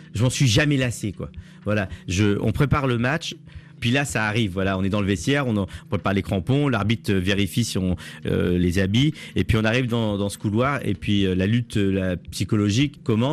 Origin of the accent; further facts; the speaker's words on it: Le Havre, Normandy, France; je viens d'où je viens et moi je viens de Cocrioville, du Havre. J'adore ma ville, j'adore mon quartier, mais j'ai voulu en sortir quoi.